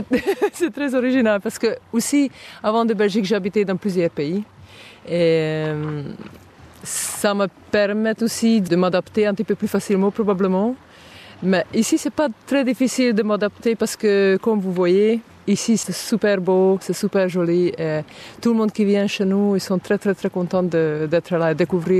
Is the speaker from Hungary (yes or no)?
yes; Southern Hungary, Hungary; French is a second language; moved away; je viens du sud d'Hongrie, qui n'est pas très loin de Serbie, de mon petite ville où je suis née.